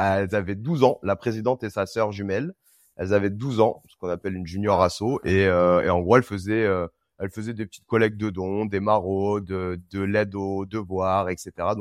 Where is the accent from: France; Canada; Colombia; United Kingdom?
France; Reims, Grand Est; now in Paris, France; Je viens de Reims et je voyage depuis pas mal d'années, hein, depuis pas loin de 10 ans.